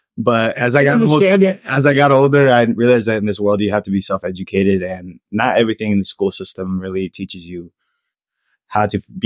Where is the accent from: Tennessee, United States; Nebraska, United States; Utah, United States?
Nebraska, United States; Harvard; also born or lived in Hastings; I was born in Hastings and then I was raised in Harvard.